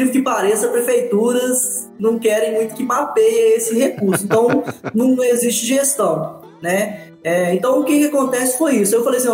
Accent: Manhuaçu, Minas Gerais, Brazil; eu tive sorte de nascer em Manhuaçu, em Minas Gerais, e numa terra de café. Então eu cresci na Avenida Barão do Rio Branco, em Manhuaçu, que era a Rua dos Cafés.

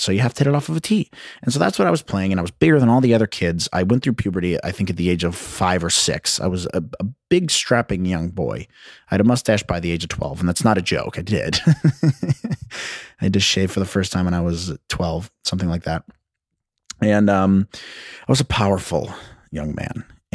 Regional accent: Indiana, United States; I'm from Indiana, okay? Basketball is the main sport here.

